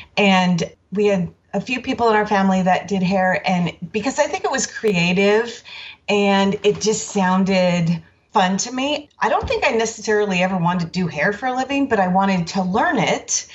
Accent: La Mirada, California, United States; Oh, I grew up in La Mirada.

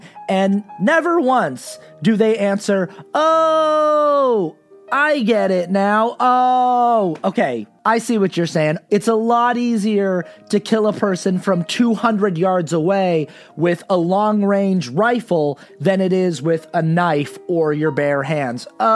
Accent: Utah, United States; I knew people who were there personally, because again, I'm from Utah, so I had friends and family who were present.

